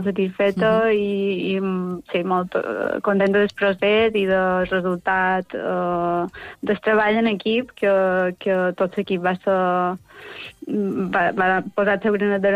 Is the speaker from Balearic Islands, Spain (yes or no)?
yes; Manacor, Balearic Islands, Spain; now in Palma, Spain; Clar, jo som de Manacor, però visc a Palma des de fa molt de temps